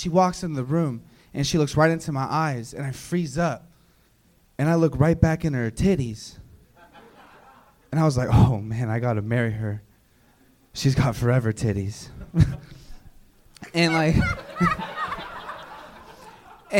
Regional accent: Alaska, United States; moved away

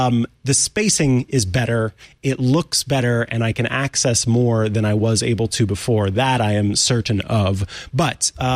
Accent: Missouri, United States; moved away as an adult; now in California, United States; So I moved to California from my home state of Missouri back in 2019 and moved by myself out here. So all of my family, all the people that I have known are all back in my home state.

